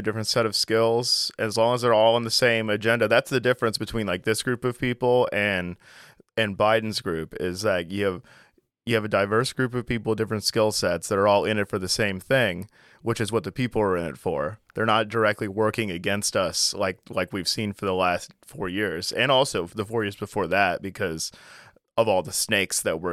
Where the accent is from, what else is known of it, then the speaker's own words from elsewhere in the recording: St. Louis, Missouri, United States; also born or lived in Washington, D.C.; It was in 2023. I moved from Washington, D.C. to St. Louis.